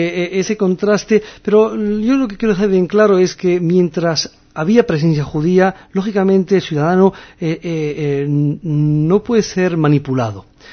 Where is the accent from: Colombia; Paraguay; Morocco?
Morocco; yo soy hijo de Marruecos, he vivido, todas mis generaciones han vivido aquí, y me siento marroquí, como ciudadano marroquí que era en ese momento.